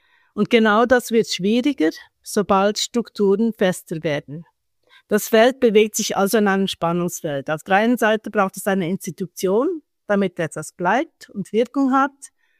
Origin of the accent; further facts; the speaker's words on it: Switzerland; also born or lived in United States; ich bin Schweizerin, aber dann in den USA studiert, war 15 Jahre weg. Und als ich zurückkam in den frühen 2000er Jahren